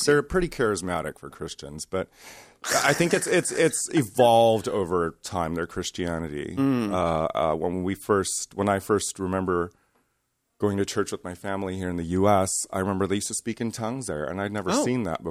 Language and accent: English; Indonesia; also born or lived in United States; I was born in the States, and at age 3, my father decided to move the entire family, which was my mom, my sister, myself, and him, to Indonesia.